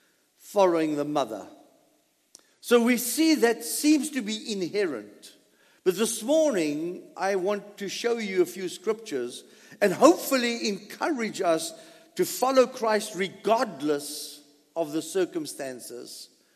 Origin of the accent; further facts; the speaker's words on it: South Africa; Growing up in South Africa and going to one of the greatest national parks in the country